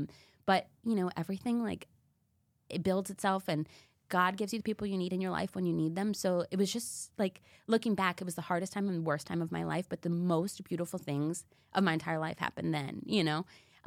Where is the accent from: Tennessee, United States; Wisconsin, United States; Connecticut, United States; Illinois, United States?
Connecticut, United States; now in Columbus, United States; But I got a job in Columbus. I'm from Connecticut, okay? I went to school in New York.